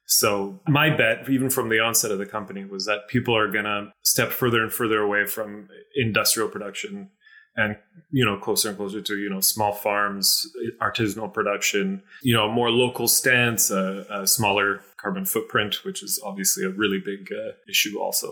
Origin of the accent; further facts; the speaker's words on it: British Columbia, Canada; I grew up on the West Coast, actually, in a suburb of Vancouver.